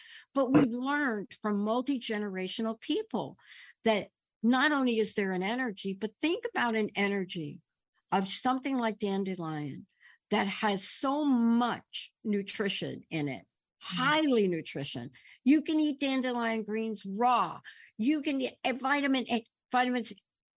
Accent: Bronx, New York, United States; I'm this kid growing up in the Bronx, lived in the projects

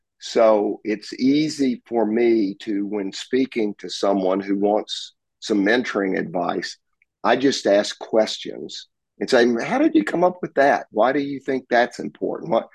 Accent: Texarkana, United States; I went back to Texarkana, my hometown, and put together a program at my high school

